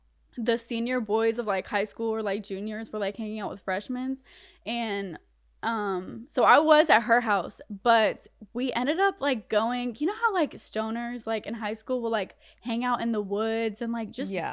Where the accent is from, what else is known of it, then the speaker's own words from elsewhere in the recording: Spring Lake, North Carolina, United States; also born or lived in Connecticut; in Connecticut, but then, like, my teenage years was in like Spring Lake, close to Fayetteville. But growing up in North Carolina was crazy